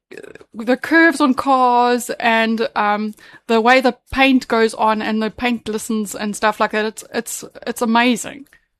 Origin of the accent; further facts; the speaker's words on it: Pietermaritzburg, KwaZulu-Natal, South Africa; now in North Coast, South Africa; So we've been on the North Coast for just over 2 years, yes. So formerly we're from Pietermaritzburg, where my husband had his own panel beating business there